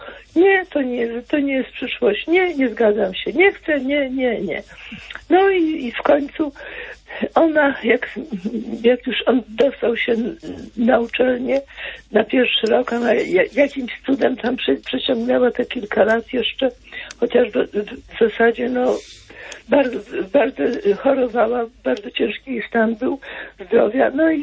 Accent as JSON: {"language": "Polish", "region": "Pomeranian Voivodeship", "country": "Poland", "said": "ja jestem z Pomorza"}